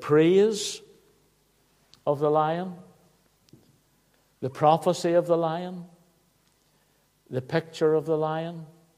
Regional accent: Belfast, Northern Ireland, United Kingdom; When I was a boy growing up in Belfast

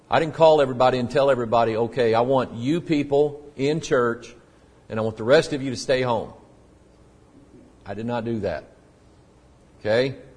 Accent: United States; And I can't apologize for living in America, being an American, and wanting better things for my country.

